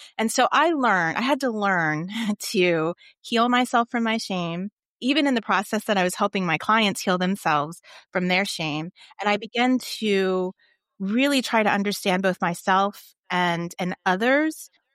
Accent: Virginia, United States; So they sent me away to a pregnancy home for women a few hours away from where I grew up in Virginia

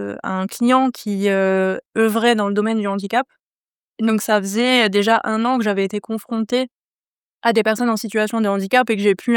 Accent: France; Donc moi, je suis française, donc on ne vivait pas du tout au même endroit.

